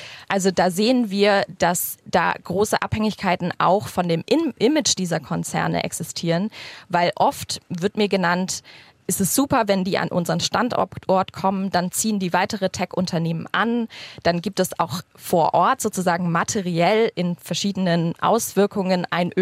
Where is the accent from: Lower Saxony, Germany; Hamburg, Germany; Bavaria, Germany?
Hamburg, Germany; Also ich komme aus Hamburg, ich forsche auch in Hamburg.